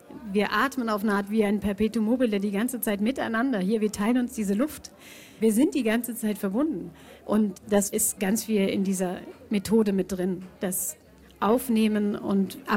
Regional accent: Bamberg, Bavaria, Germany; ich bin ja Fränkin der ersten Generation, das heißt, meine Eltern kommen nicht aus Franken.

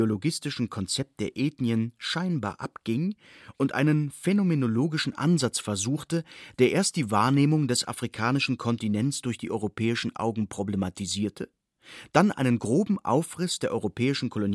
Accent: Austria; Als Österreicher ist die Bergung eine alpinistische Tätigkeit.

